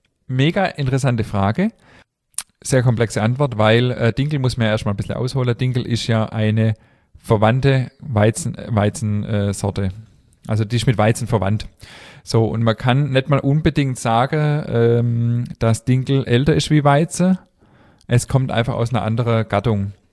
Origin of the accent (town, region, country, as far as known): Baden-Württemberg, Germany